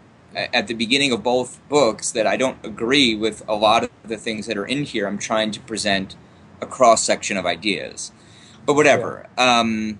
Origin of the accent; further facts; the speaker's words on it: United States; because I'm an American and I grew up in the fucking propaganda capital of the world?